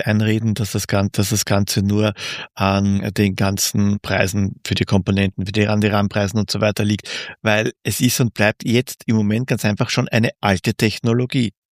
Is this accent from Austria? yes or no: yes; Austria; ich kann sagen, ich bin vorbelastet, ich bin Österreicher.